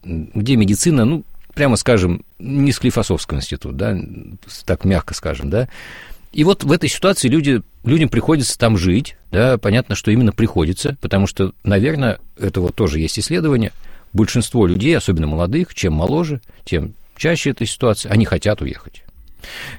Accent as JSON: {"language": "Russian", "town": "Bryansk", "region": "Bryansk Oblast", "country": "Russia", "tie": "born or raised there", "lives_now": "Moscow, Russia", "said": "Я вот по городу Брянску могу сказать, что это мой родной город"}